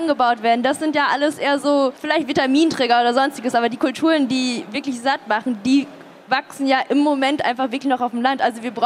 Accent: North Rhine-Westphalia, Germany; Ich komme aus NRW, wir haben ein Spargeldorf nebenan

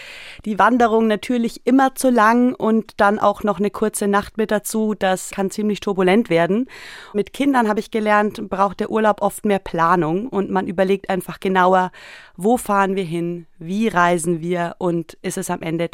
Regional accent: Bavaria, Germany; born there

